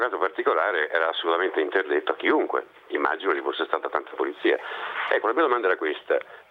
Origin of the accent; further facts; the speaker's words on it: Rome, Lazio, Italy; io sono di Roma